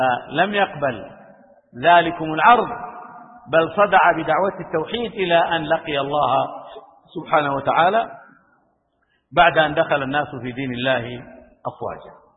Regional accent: Saudi Arabia; وهم يساومون بلادنا المملكة العربية السعودية

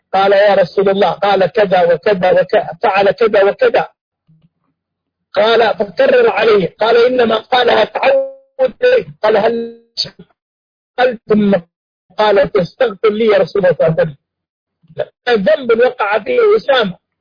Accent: Saudi Arabia; عندنا في السعودية

